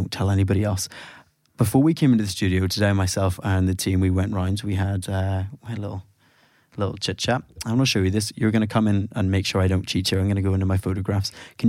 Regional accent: Belfast, Northern Ireland, United Kingdom; You've actually been to Belfast to do a show before my hometown. You were in the Ulster Hall.

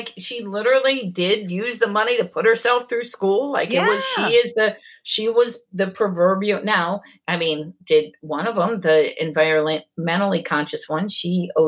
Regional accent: Ohio, United States; That's so confusing to me because I grew up in Ohio and basically we had fake IDs from 18.

